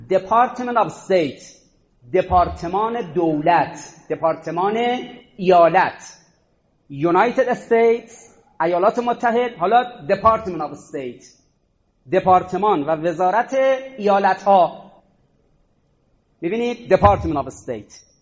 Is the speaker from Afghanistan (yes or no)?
no; Iran; آقا ما ایرانی هستیم